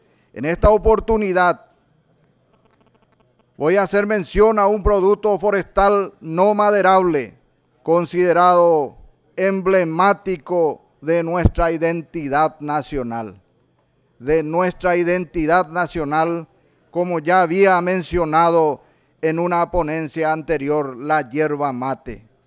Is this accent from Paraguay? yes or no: yes; Paraguay; considero que es nuestra obligación como paraguayos y paraguayas retomar con mayor fuerza y vigor la producción yerbatera nacional